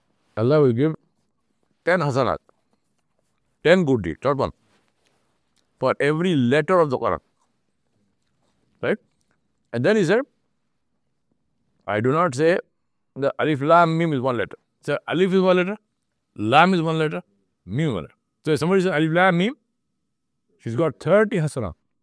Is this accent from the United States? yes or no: no; India; I think I'm from India. I know the situation. I know how bad it is.